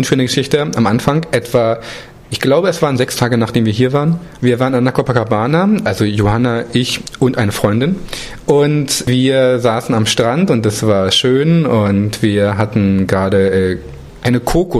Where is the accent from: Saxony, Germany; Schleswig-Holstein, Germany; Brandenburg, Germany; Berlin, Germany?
Berlin, Germany; Ich bin schon älter und ich komme aus Berlin.